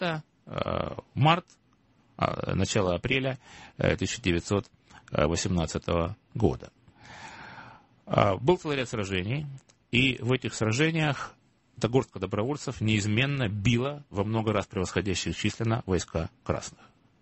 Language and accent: Russian; Don, Russia; Я просто немножко знаю эти донские места, как уроженец тех краев.